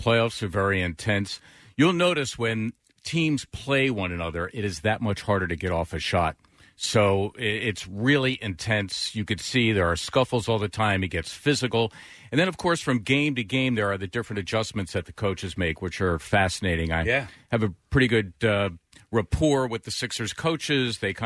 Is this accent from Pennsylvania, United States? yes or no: yes; Philadelphia, Pennsylvania, United States; So, plus, you know, I grew up in Philly.